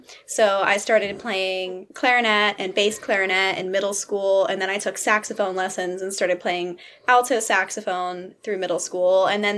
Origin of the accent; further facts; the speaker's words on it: Latham, New York, United States; So I was born in upstate New York, and I grew up there just outside of Albany in Latham, and I lived there for my entire childhood.